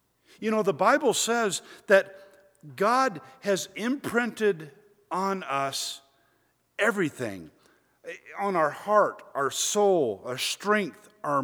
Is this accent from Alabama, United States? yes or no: yes; Alabama, United States; I'm a huge Alabama. I'm from Alabama originally.